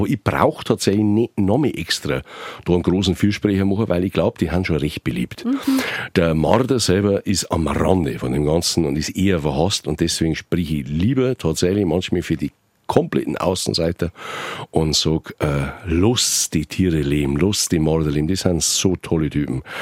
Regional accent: Bodenmais, Bavaria, Germany; denn ich komme ja aus Bodenmais, das wisst ihr

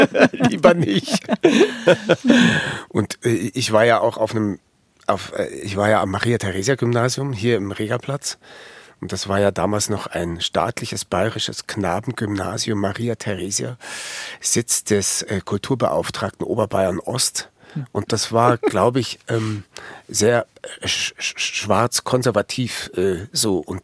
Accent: England, United Kingdom; now in Germany; also ich musste ja nicht zur Bundeswehr als Engländer, ich war ja ein Ausländer, quasi ein Papierausländer

